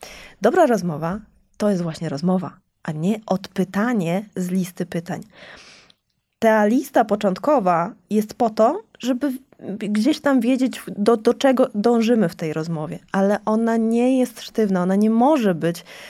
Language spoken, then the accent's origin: Polish; Skarżysko-Kamienna, Świętokrzyskie Voivodeship, Poland; now in Warsaw, Poland; jestem ze Skarżyska Kamiennej, teraz mieszkam w Warszawie